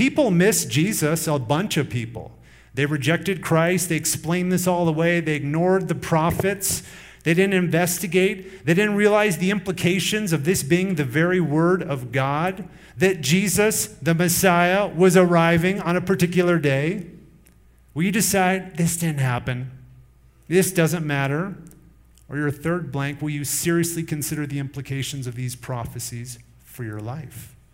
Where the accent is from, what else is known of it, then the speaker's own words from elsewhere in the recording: Iowa, United States; born there; I was born in Iowa in 1977.